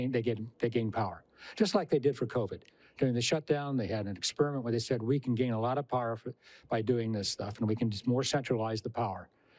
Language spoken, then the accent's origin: English; Texas, United States; I'm from Texas, going to Austin and deal with a lot of people in Austin